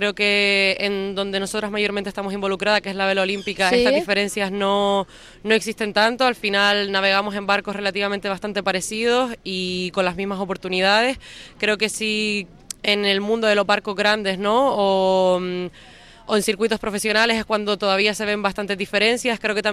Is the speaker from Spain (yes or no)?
yes; Las Palmas de Gran Canaria, Canary Islands, Spain; also born or lived in Barcelona, Spain; De Las Palmas de Gran Canaria.